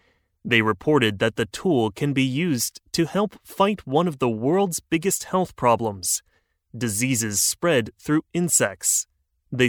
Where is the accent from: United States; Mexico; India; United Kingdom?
India; Maybe it's because I'm Indian